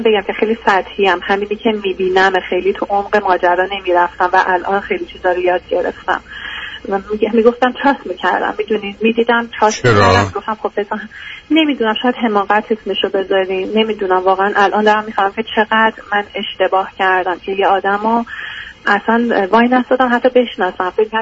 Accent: Iran; moved away as an adult; من تو ایران انجینیرینگ خونده بودم و بعدش هم سر کار میرفتم، تا اینکه بعد اپلای کردم اومدم از ایران بیرون و اومدم اینجا، و میشه گفت که نیوکامر بودم.

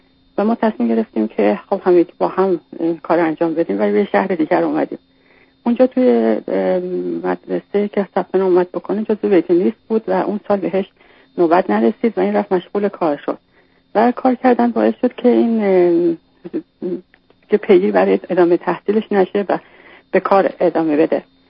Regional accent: Iran; moved away as an adult; now in Canada; ما حدوداً تقریباً 16 سالش که بود از ایران مهاجرت کردیم و این یک از شهرهای کانادا اومدیم

